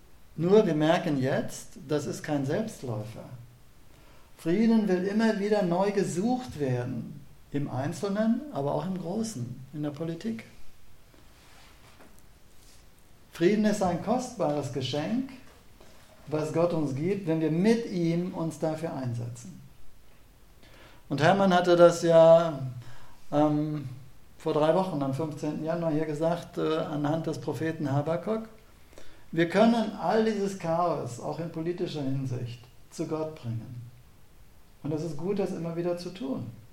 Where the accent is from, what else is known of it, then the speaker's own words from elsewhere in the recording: Bad Soden-Allendorf, Hesse, Germany; Ich bin als Kind in Bad Soden-Allendorf groß geworden.